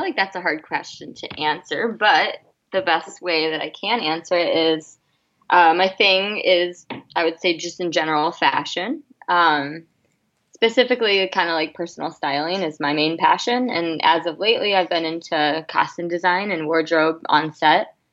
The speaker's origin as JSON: {"language": "English", "town": "Bowling Green", "region": "Ohio", "country": "United States", "tie": "born or raised there", "also_born_or_lived": "Toledo / Florida", "said": "Grew up in Ohio. I was born in Florida, but grew up in Ohio, Bowling Green specifically. Was there until about the fourth grade, and then I moved to Toledo, Ohio. So still stayed in Ohio until after high school."}